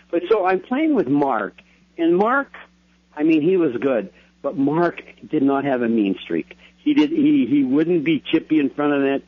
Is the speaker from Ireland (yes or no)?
no; Canada; I remember growing up in Canada